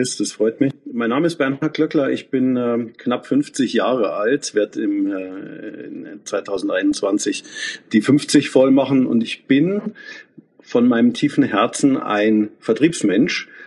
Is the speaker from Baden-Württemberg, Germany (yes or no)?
no; Munich, Bavaria, Germany; ein Münchner mit Herz und Seele. Ich bin wahnsinnig gern unterwegs und schaue mir die Welt an. Aber zurückzukommen in meine Heimat nach München oder in den Großraum, das ist für mich immer was ganz Besonderes.